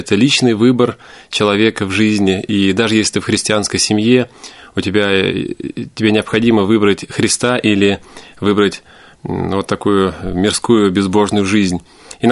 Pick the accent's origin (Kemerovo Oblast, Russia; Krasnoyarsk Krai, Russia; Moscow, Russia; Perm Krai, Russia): Krasnoyarsk Krai, Russia; born there; у меня до сих пор вот в свидетельстве о рождении написано место рождения, и даже в паспорте это Красноярский край, Кежемский район. Вот поэтому как бы я сам сибиряк.